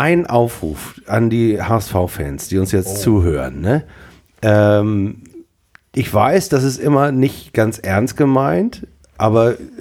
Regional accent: Hamburg, Germany; Ich habe ja die klassische St. Paulianer-Ausbildung genossen. Also als Hamburger bin ich...

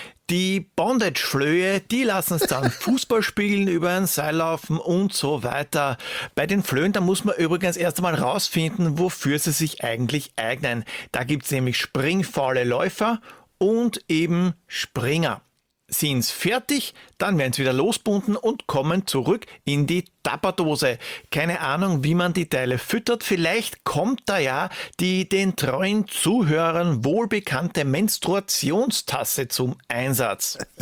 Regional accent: Austria; als Österreicher kann ich mich ganz, ganz schön von der ganzen Sache distanzieren

